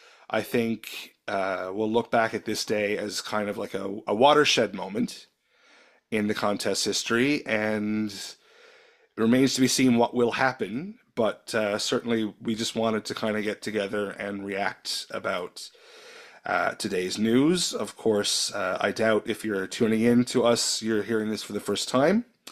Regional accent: Canada; I mean, again, being Canadian, I'm not involved. This doesn't affect my broadcast or my country.

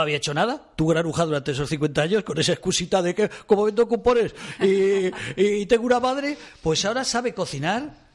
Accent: Zaragoza, Aragon, Spain; En Zaragoza, mi tierra.

